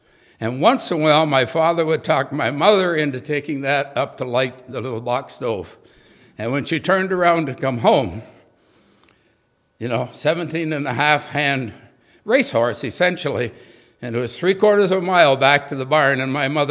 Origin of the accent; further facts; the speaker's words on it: Ontario, Canada; I grew up in Northern Ontario, as a child